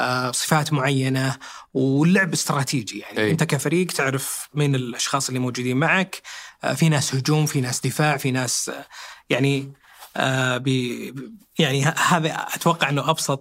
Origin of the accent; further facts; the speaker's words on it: Saudi Arabia; عدد الممارسين عندنا في السعودية 30%